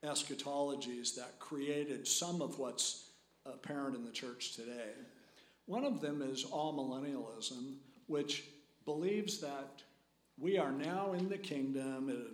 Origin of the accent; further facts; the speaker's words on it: United States; And I'm an American and I'll vote.